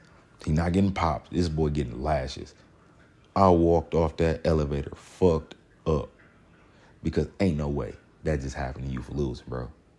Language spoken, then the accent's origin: English; Detroit, Michigan, United States; I'm a little black kid. I grew up on West 7 Mile in Detroit. West 7 Mile, Detroit.